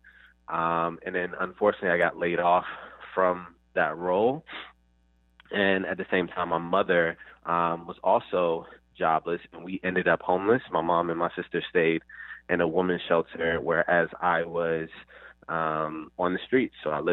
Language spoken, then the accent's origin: English; Richmond, Virginia, United States; You know, I was born and raised in Southside, Richmond, Virginia. I grew up in the hood, didn't grow up with a lot, very cliche, you know, single mother, government housing, all that good stuff